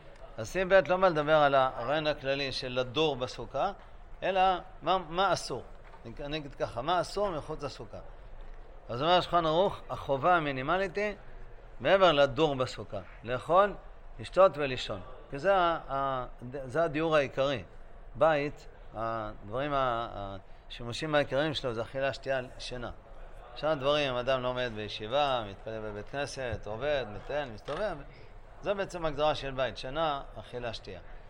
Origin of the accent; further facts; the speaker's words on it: Bnei Brak, Tel Aviv District, Israel; אני זוכר שכונה שלי בילדותי בבני ברק